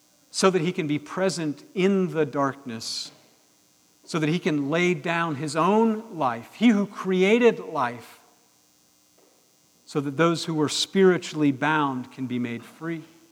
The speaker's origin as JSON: {"language": "English", "town": "Carlisle", "region": "Pennsylvania", "country": "United States", "tie": "born or raised there", "said": "I grew up in Carlisle, Pennsylvania. I can't change that. It's where I was born. I spent the first 18 years of my life."}